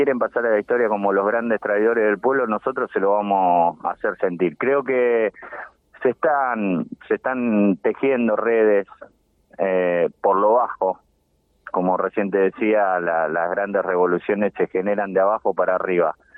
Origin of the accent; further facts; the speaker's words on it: Argentina; Mira, como argentino, orgullosamente argentino, como patriota